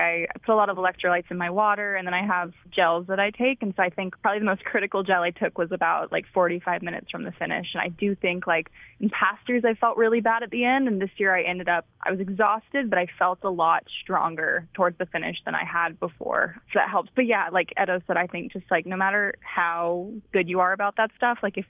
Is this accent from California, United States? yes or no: no; Hawaii, United States; I grew up on Maui, and I started surfing when I was like 2 on the front of my parents' board.